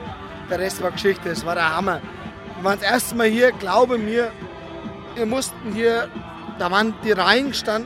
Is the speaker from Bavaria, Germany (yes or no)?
yes; Unteressfeld, Bavaria, Germany; Wir kommen aus Unteressfeld. Das ist so irgendwie das nördlichste Grabfeld. Grabfeld ist so nördlichstes Bayern.